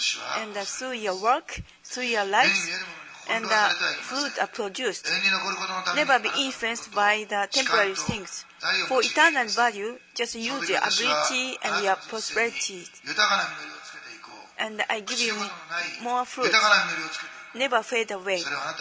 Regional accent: Japan; English is a second language; Then when we arrived at Phnom Penh, and everybody called me when they found we are from Japan, tsunami, and I remember that.

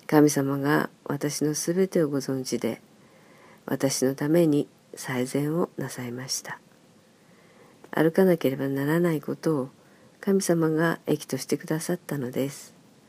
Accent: Nagasaki, Japan; 運転免許どころか坂の長崎で育ちましたから自転車にも乗れないと

